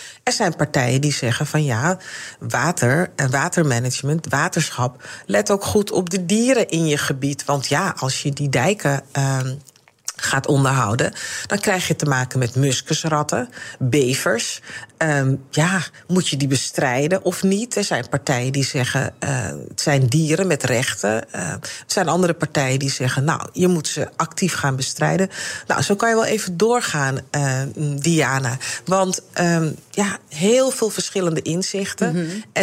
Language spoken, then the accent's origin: Dutch; Amsterdam, North Holland, Netherlands; Ik ben zelf ook geboren en getogen in Amsterdam. Echt een was al een stadsjuffer, zoals dat genoemd werd.